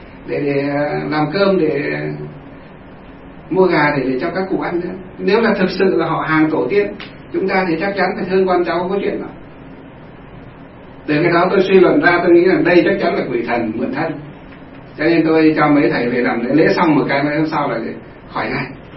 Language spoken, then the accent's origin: Vietnamese; Thanh Luong, Hòa Bình, Vietnam